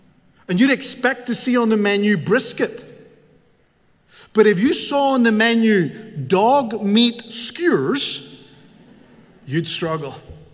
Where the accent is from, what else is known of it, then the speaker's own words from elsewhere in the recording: Northern Ireland, United Kingdom; I'm not from Ireland. I'm from Northern Ireland, so that little prefix is important to us.